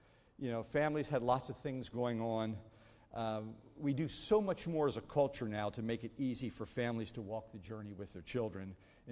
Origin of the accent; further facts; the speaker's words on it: Pennsylvania, United States; also born or lived in Maryland; I grew up in Amish country in central Pennsylvania. We moved from southern Maryland, and we were surrounded by horses and buggies.